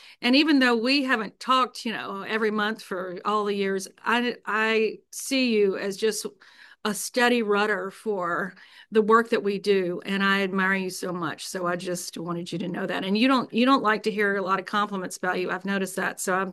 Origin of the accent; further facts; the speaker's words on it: North Carolina, United States; Grew up, we never really talked about it back home. I'm from Eastern North Carolina